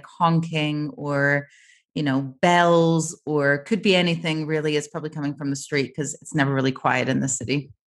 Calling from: Mexico City, Mexico; I'm dialing in from Mexico City.

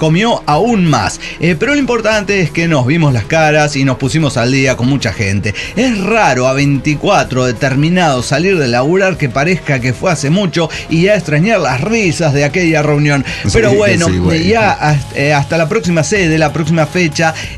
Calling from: Arica, Arica y Parinacota, Chile; de Arica, Chile.

